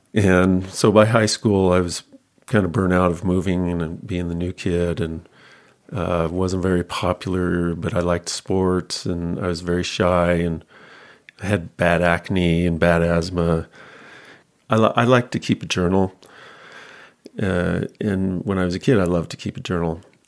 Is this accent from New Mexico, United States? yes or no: yes; New Mexico, United States; I grew up in mostly in New Mexico. We moved around quite a bit. And by the time I was 10 years old in fourth grade, we moved 5 times.